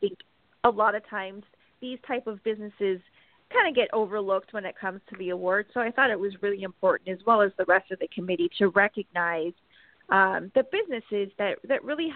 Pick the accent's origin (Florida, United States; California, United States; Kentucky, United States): California, United States; El Segundo; I mean, I grew up in El Segundo.